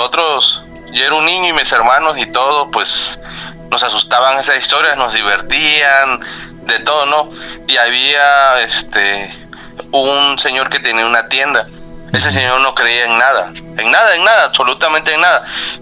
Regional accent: Veracruz, Mexico; yo soy de Veracruz y aquí en Veracruz hay muchos nahuales.

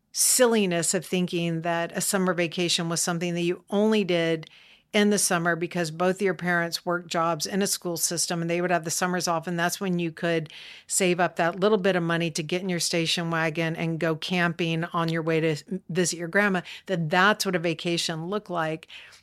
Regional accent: the South, United States; I'm a Southerner, University of Georgia.

